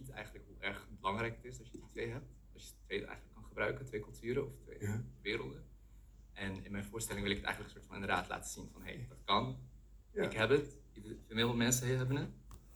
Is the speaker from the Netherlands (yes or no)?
no; Lebanon; first language Arabic; Dutch is a second language; Ik kom zelf uit Libanon. Ik ben Libanees afkomst. Ik heb daar de school gedaan, dus eigenlijk daarom heb ik de Arabische taal gekregen. En toen moest ik weer nieuwe taal bij leren.